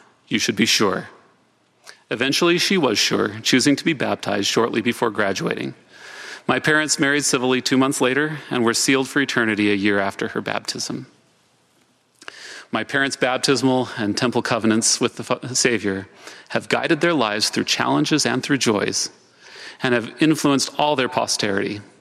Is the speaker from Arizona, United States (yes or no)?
yes; St. Johns, Arizona, United States; Salt Lake, St. George, and my hometown of St. John's, Arizona.